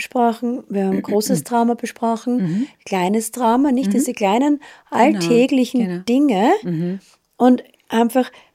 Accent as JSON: {"language": "German", "country": "Austria", "tie": "born or raised there", "lives_now": "United States", "said": "Ich bin ja in Österreich aufgewachsen. Also quasi dritte Generation nach dem Krieg."}